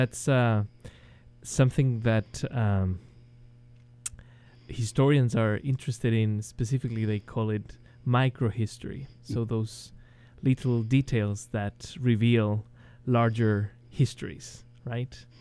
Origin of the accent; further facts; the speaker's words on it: Santiago, Santiago Metropolitan Region, Chile; I am from Chile. I grew up in Santiago, the capital of Chile. I do remember learning how to read in Spanish with the Silabario.